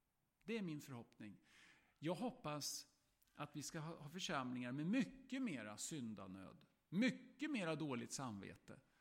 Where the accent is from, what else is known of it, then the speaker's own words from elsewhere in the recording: Östergötland, Sweden; Förlåt att jag pratar som en vanlig svensk. Men i all sin ordning så får jag prata som en östgöte.